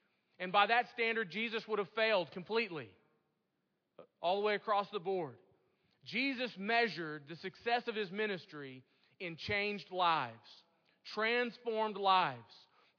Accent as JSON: {"language": "English", "town": "Houston", "region": "Texas", "country": "United States", "tie": "born or raised there", "said": "I grew up in Houston, Texas, and I remember taking driver's ed"}